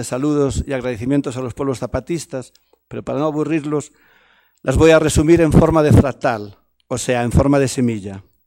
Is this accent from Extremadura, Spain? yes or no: no; Galicia, Spain; soy más gallego que el padre de Mafalda, de Manolito en las historias de Mafalda.